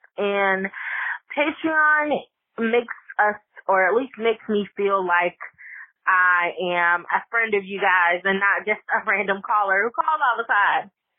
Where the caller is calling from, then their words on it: Lexington, South Carolina, United States; I am calling from Lexington, South Carolina.